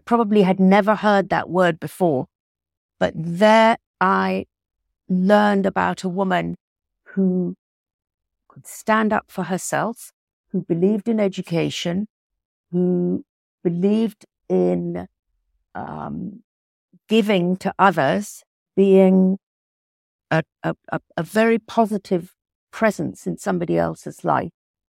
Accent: Rift Valley, Kenya; I actually grew up about 75 miles from Nairobi on a farm in rural Kenya in the Rift Valley.

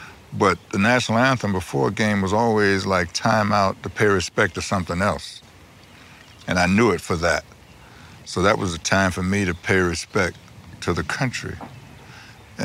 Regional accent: United States; all the good things that I had came to me through being an American.

